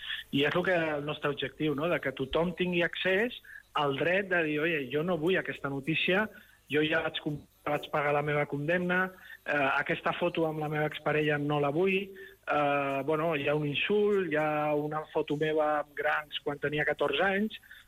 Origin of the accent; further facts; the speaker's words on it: Sant Feliu de Guíxols, Catalonia, Spain; Jo sóc de Sant Feliu de Guíxols